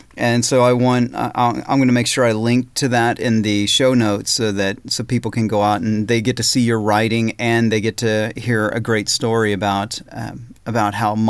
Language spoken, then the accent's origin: English; Illinois, United States; accent: Southern; So I grew up in Southern Illinois and I had a really thick, like Southern style accent and that I really worked on for a lot of years.